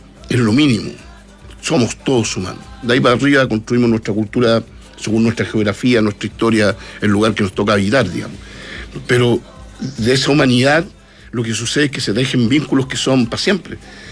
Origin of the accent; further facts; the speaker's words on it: Rapa Nui, Valparaíso, Chile; Nosotros somos chilenos en rigor desde el año 1966, ni un minuto antes.